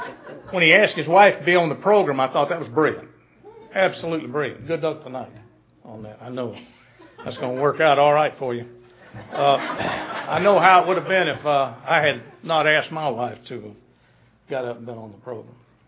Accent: Decatur, Georgia, United States; I was raised in Decatur, Georgia, which was a small town at that time, right outside Atlanta.

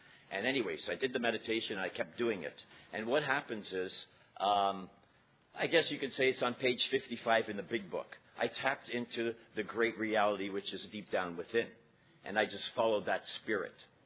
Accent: Toronto, Ontario, Canada; I'm an alcoholic, a member of the Beaches Group. … I'm from Toronto.

